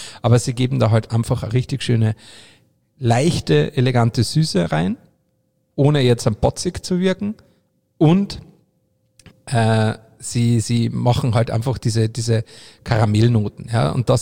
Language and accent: German; Carinthia, Austria; bei uns daheim in Kärnten, bei uns im Mölcher, sehr traditioneller zu Weihnachten oder um Jahreswechsel herum